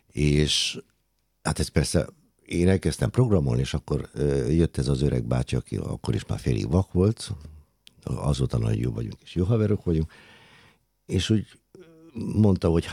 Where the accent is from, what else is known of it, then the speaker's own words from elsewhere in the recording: Gabon; Gabonból származom